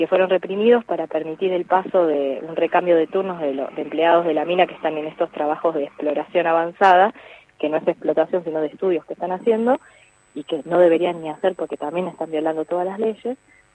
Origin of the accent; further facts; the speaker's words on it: Andalgalá, Catamarca, Argentina; nosotros somos el pueblo de Andalgalá, no bien.